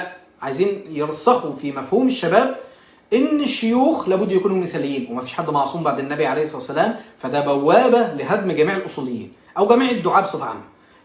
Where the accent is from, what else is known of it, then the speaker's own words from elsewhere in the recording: Egypt; وانا طبيب مصري